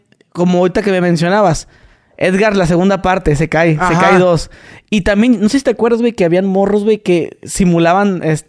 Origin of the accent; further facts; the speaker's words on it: Mexicali, Baja California, Mexico; como yo soy de Mexicali, Baja California.